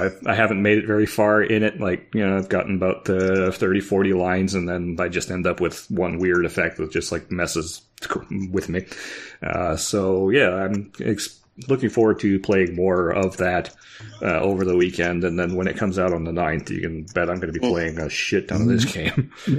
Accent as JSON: {"language": "English", "country": "Canada", "said": "As for me, I'm Canadian, so I can't vote, unfortunately."}